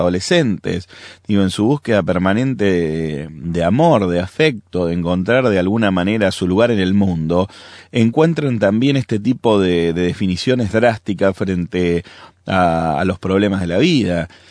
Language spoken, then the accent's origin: Spanish; Argentina; yo soy de Argentina